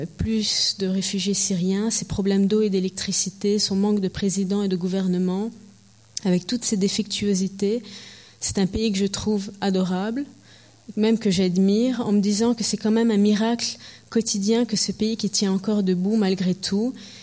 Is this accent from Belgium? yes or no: no; Rome, Lazio, Italy; also born or lived in Paris; Donc je suis née, je le répète pour la millième fois, pardon, mais donc je suis née à Paris, j'ai grandi à Rome et je suis libanaise.